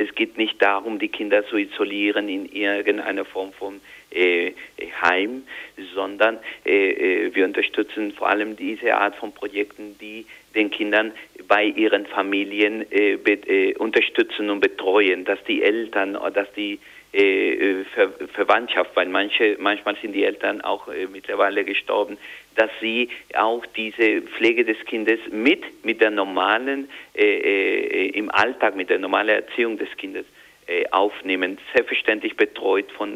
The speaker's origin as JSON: {"language": "German", "town": "Bogotá", "region": "Bogotá Capital District", "country": "Colombia", "tie": "born or raised there", "said": "In Bogotá, in meiner Heimat, ist immer im August die Zeit der Cometas, der Drachen."}